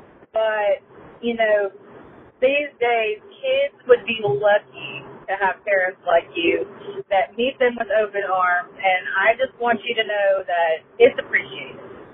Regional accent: Virginia, United States; I'm from Virginia.

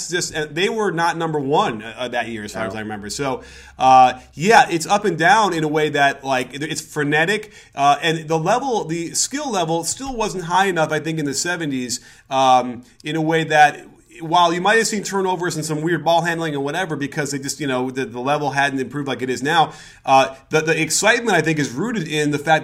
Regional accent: Chicago, Illinois, United States; And I grew up in Chicago, and we had heard about those mythical Bulls teams.

